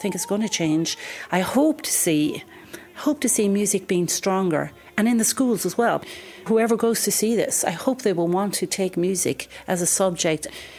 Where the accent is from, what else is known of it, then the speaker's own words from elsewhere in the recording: Tullow, Leinster, Ireland; also born or lived in England; I'm an opera singer, and I come from Tullow, County Carlow.